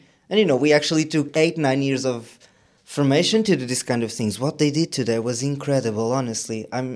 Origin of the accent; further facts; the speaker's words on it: Portugal; I'm 19 years old. I'm from Portugal